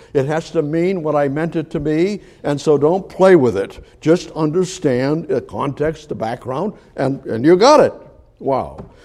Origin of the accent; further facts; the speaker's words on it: United States; I'm an American, so are you. I'm a believer, so are you.